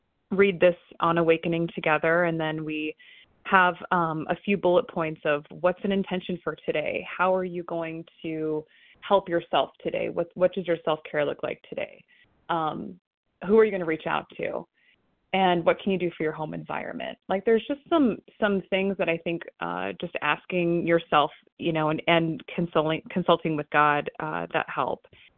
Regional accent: Ohio, United States; I'm from Ohio.

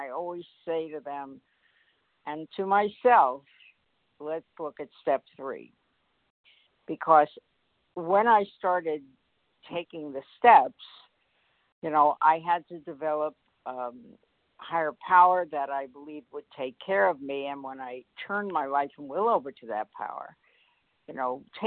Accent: Coconut Creek, Florida, United States; from Coconut Creek, Florida

